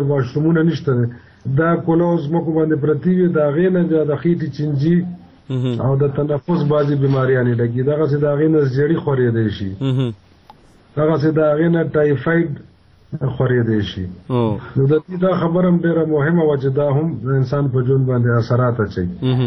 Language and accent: Pashto; Peshawar, Khyber Pakhtunkhwa, Pakistan; لکه موږ د پېښور خلک چې دی دا د تیزې ګرمۍ او د تیزې یخنۍ د دواړو اموخته یو.